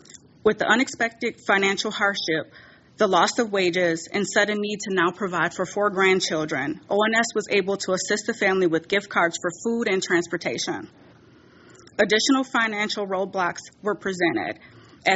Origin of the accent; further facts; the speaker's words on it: St. Paul, Minnesota, United States; Being born and raised in St. Paul, Rondo community